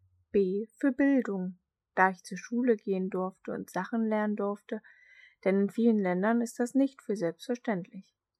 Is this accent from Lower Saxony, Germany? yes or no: yes; Fallersleben, Lower Saxony, Germany; F für Fallersleben, weil es einfach meine Heimat ist und ich diesen Ort liebe.